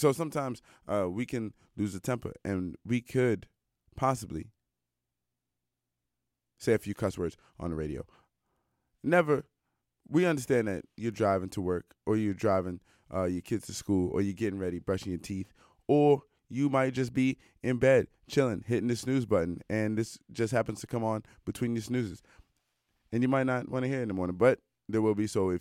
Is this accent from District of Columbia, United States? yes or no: yes; Washington, District of Columbia, United States; also born or lived in Ohio; you know that I'm American. And I grew up in Washington, D.C., and I spent about two-thirds of my life in Ohio, particularly around people who root for the Cleveland Browns.